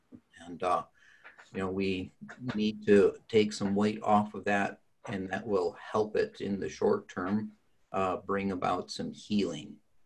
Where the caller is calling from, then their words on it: Grand Rapids, Michigan, United States; I'm talking from Grand Rapids today.